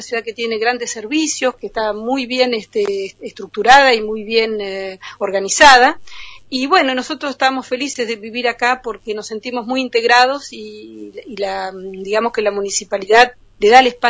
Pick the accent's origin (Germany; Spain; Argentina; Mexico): Argentina; Olavarría, Buenos Aires Province; Bueno, yo vengo del centro de la provincia de Buenos Aires, la ciudad de Olavarría.